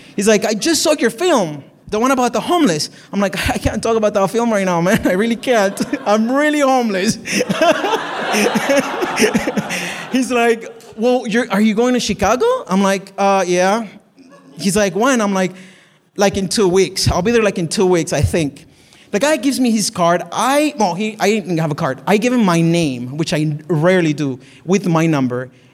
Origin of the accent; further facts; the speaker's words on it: Colombia; I'm obviously Latino from Colombia